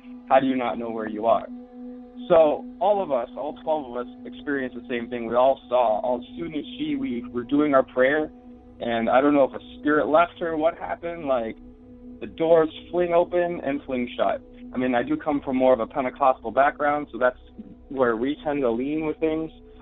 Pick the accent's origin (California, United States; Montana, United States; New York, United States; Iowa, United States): New York, United States; from Western New York.